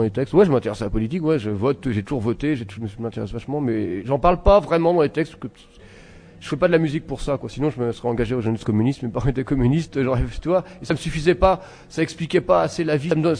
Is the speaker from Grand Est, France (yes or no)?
no; Villeneuve-la-Garenne, Île-de-France, France; j'ai grandi à Villeneuve-la-Garenne, c'est à côté de Saint-Denis. Ouais. En banlieue parisienne donc